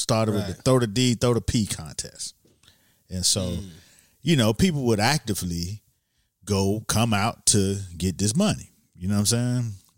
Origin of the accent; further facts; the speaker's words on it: Miami, Florida, United States; You know, I'm from Miami, so.